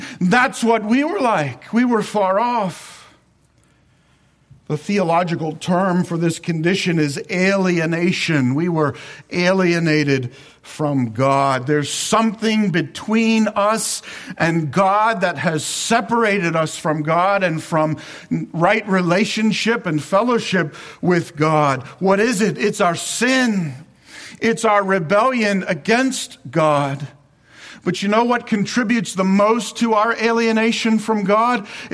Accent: Baltimore, Maryland, United States; I grew up in Baltimore, okay?

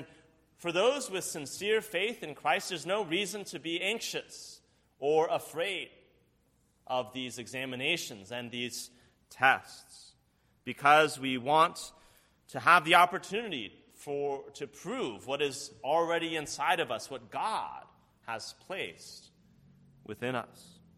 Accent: San Francisco, California, United States; In the place where I grew up in San Francisco

